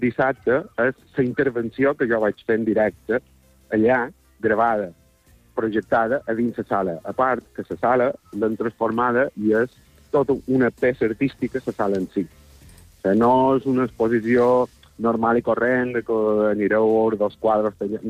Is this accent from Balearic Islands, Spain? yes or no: yes; Santanyí, Balearic Islands, Spain; jo no som de Palma, som de Santanyí